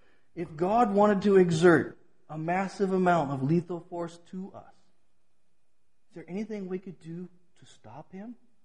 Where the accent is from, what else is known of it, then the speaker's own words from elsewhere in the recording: California, United States; I'm from California. They don't have tornadoes here, really.